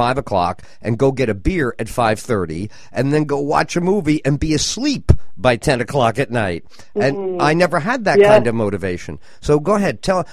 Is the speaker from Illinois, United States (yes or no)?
no; New York, United States; I grew up in New York in the 60s, and I want to change the world.